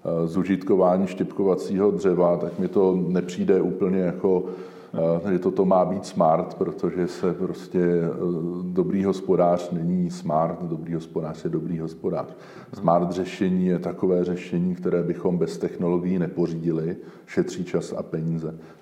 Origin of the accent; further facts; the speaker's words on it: Prague, Czechia; Já jsem pocházím ne přímo ze Smíchova, ale z části, která navazuje z Líchov, kde jsme ještě v 80. letech vlastně žili vesnickým způsobem, akorát to trvalo 15 minut na Václavák tramvají.